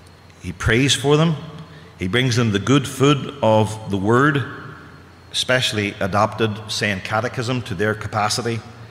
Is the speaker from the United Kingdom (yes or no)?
yes; United Kingdom; I come from the United Kingdom, so I ask for your forgiveness for my lapse of speech.